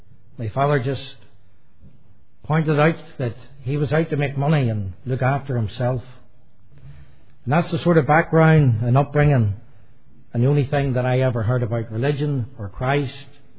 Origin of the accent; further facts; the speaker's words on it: Newtownabbey, Northern Ireland, United Kingdom; born there; I was born in 1960 in Rathcoole. It's a very large housing estate in Newton Abbey, just off the main Shore Road, between Belfast and Carrickfergus.